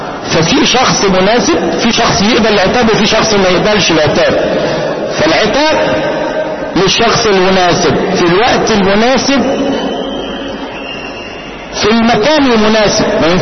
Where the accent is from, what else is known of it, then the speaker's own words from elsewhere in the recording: Egypt; احنا طبعا كمصريين ممكن اقول الكلمه وبعد شويه حد يقول لي انت قلت